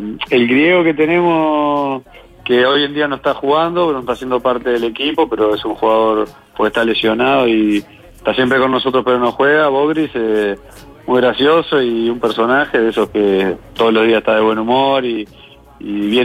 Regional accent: Uruguay; estoy yo que soy uruguayo

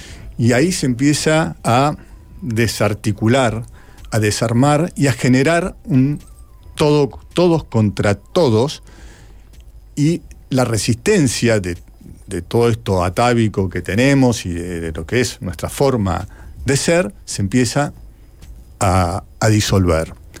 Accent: United States; lo que también pasó en mi país, una especie de abandono a los que volvían en Estados Unidos

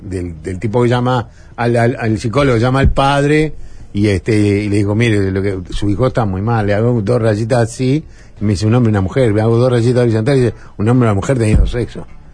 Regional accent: Uruguay; Ustedes piensan que por ser uruguayo robé. Y le dije, ¿saben una cosa? Que nosotros en mi país tenemos un chiste

